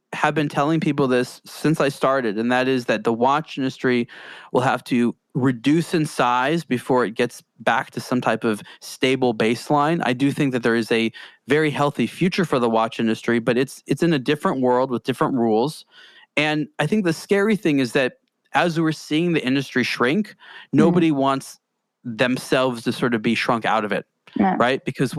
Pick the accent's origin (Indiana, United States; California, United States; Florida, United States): California, United States; I'm American. I'm from California.